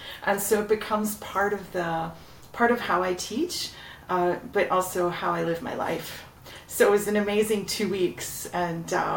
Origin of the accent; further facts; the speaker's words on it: Toronto, Ontario, Canada; I grew up in Etobicoke